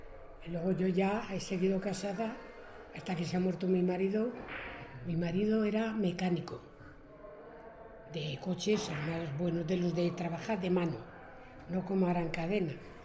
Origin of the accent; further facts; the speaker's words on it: Madrid, Community of Madrid, Spain; Vamos, que yo soy madrileña de pura cepa. Y entonces se casaron y se vinieron aquí. Y yo nací ahí en la Glorieta de la Beata.